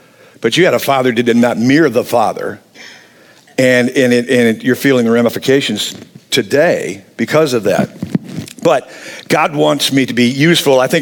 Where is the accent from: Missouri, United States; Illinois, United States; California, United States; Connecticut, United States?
Illinois, United States; So, but growing up in Northern Illinois, and a lot of times when you say, oh yeah, where are you from? I'm from Illinois. And people are like, oh, Chicago. We're like, no, we hate Chicago.